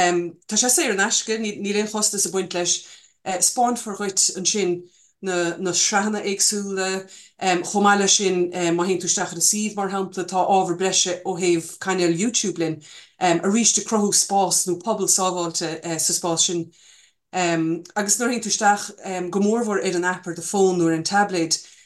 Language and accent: English; Corcoreena, Munster, Ireland; now in Connemara, Ireland; I'm a fluent Irish speaker. I live in the Gaeltacht in Connemara. I'm originally from Corcoreena down in Kerry.